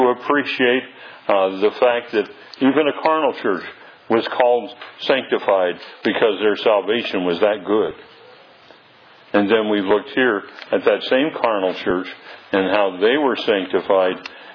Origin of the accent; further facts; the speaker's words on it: Oregon, United States; And I thought, here, I'm from Oregon. I'm clear out here and been around in a few places.